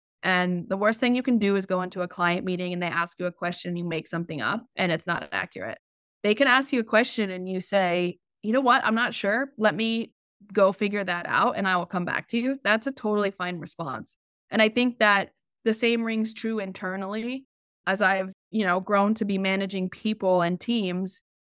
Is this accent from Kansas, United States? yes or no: yes; Kansas, United States; now in New York, United States; And I've always had that like New York speed in my mind, but I grew up in Kansas.